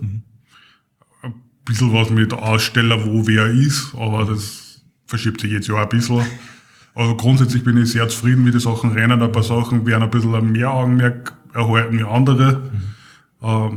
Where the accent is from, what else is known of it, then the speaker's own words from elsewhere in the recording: Linz, Upper Austria, Austria; weil bei uns in Linz ein bisschen eine Terminkollision herrscht.